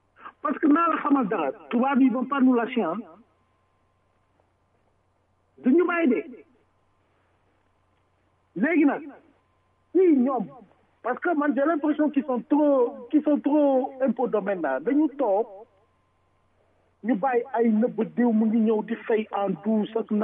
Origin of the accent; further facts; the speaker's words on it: Canada; même si je suis canadien, je suis d'origine sénégalaise.